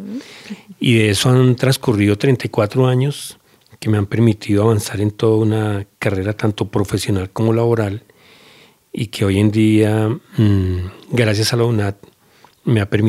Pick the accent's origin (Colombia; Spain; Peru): Colombia; Soacha, Cundinamarca; colombiano, nacido muy cerca de acá en el municipio de Soacha, la ciudad del sol y de la luna, que me ha forjado como un colombiano